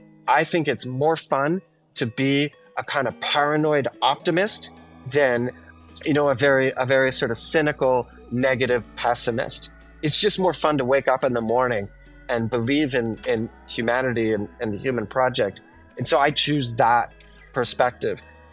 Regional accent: Montreal, Quebec, Canada; I grew up in Montreal, Canada.

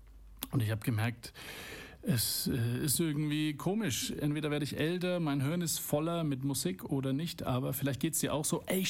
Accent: Schwabach, Bavaria, Germany; ich habe ja einen zweiten Podcast für meine Heimatstadt Schwabach.

